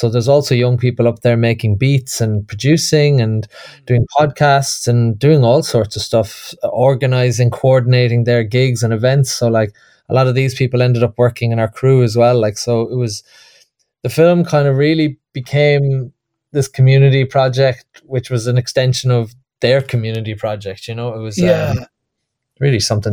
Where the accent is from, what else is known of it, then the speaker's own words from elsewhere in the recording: Cork, Munster, Ireland; me and Alan O'Gorman, the writer, we're both from Cork, and like many Cork people, we love Cork.